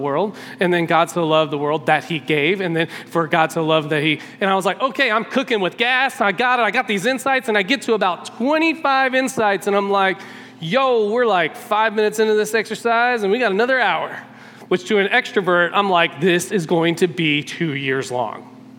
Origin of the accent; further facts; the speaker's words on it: Southern United States, United States; Now, I don't know about you, but I grew up in the South.